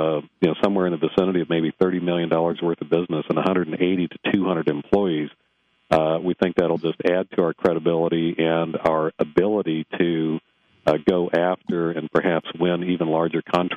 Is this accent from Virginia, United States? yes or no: no; Kansas City, Missouri, United States; moved away as an adult; also born or lived in Washington, D.C. / Steamboat Springs, Colorado; Well, actually, I was born and raised in Kansas City.